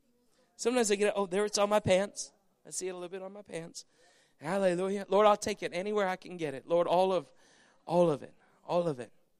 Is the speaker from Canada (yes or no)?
yes; Canada; You see, I was born and raised in Canada.